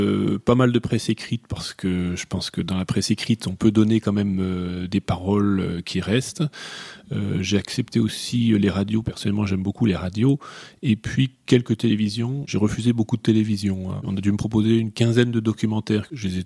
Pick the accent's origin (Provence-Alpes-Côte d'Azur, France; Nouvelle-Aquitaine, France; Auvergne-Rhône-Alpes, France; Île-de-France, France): Île-de-France, France; Neuilly-sur-Seine; born there; D'abord, je suis né à Neuilly-sur-Seine.